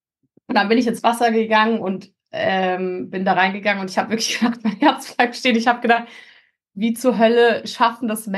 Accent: Marburg, Hesse, Germany; Ich komme aus Marburg, hier gibt es nicht die super besten Bedingungen zum Trainieren.

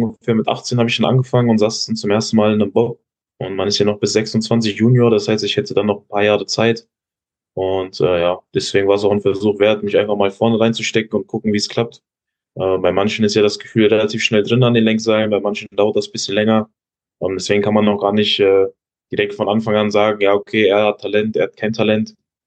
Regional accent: Giessen, Hesse, Germany; Auch aus der Region, wo ich herkomme. Ich komme ja aus Hessen, aus Gießen.

